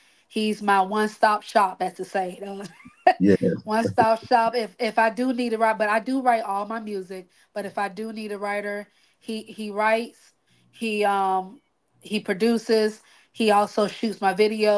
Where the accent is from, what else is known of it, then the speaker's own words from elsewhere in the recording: Cocoa, Florida, United States; also born or lived in Fort Pierce; So around Cocoa, Florida is like my stomping grounds